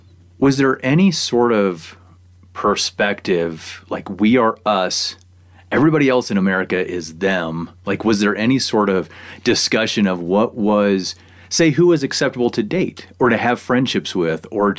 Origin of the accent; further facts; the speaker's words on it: Midwest, United States; You know, I grew up in the Midwest without mountains and without influence to do things like what you did